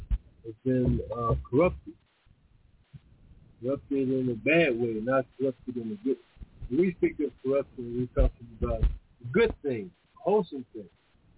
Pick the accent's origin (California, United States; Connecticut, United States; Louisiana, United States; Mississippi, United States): California, United States; Oakland; for the mother and grandmother, and I'm from Oakland, that is, and the best of them